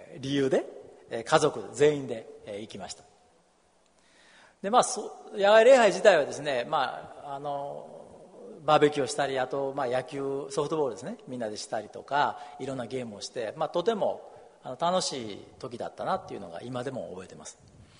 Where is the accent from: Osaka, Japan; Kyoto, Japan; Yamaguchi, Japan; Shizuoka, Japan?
Osaka, Japan; タイで洗礼を受けました。で、もともとはずっと生まれも育ちも大阪なんですけども、典型的な日本人の家庭というんですか